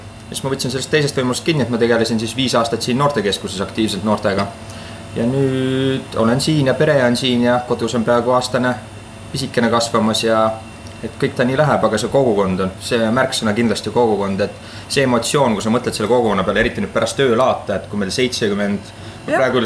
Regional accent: Valga County, Estonia; also born or lived in Tallinn; No sama põhimõte, et me oleme siit kandist pärit. 10 aastat natuke eemal olnud pealinna elu ka elanud.

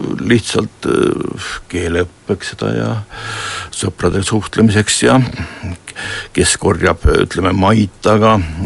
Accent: Southeast Estonia, Estonia; ma olen Eestist ja et ma olen ka sealt Kagu-Eestist.

